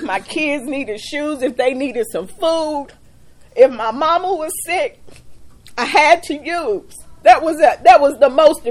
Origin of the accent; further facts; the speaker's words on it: Lexington, United States; I'm from Lexington. I'm prostituting in the neighborhood I grew up with.